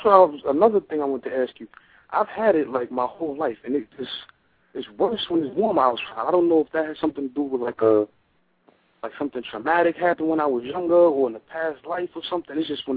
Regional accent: New Jersey, United States; I'm from Jersey, but I go to college in South Carolina.

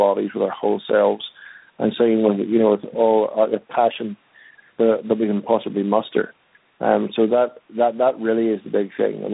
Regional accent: Ireland; I'm Irish, so I enjoy the freshness of the interaction, and I'm delighted people have an interest in what we're doing.

